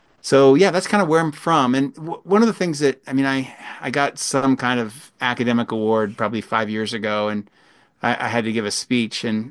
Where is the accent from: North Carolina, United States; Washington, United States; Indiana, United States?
Washington, United States; Vancouver; Yeah, so I'm originally from Vancouver, Washington.